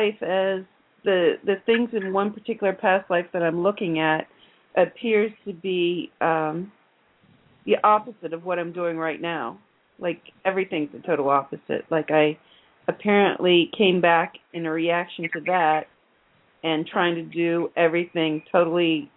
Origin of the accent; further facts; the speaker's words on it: New Orleans, Louisiana, United States; I'm from New Orleans, Louisiana.